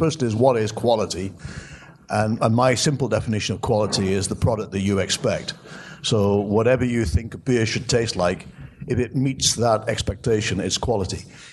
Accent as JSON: {"language": "English", "region": "England", "country": "United Kingdom", "said": "Yeah, but I'm English. I'm not allowed."}